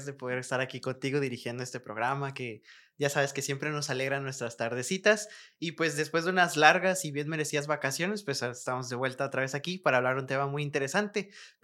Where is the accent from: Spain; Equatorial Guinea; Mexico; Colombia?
Mexico; Chetumal, Quintana Roo; Imagínate que yo soy de Chetumal, Quintana Roo, pues de punta a punta ando.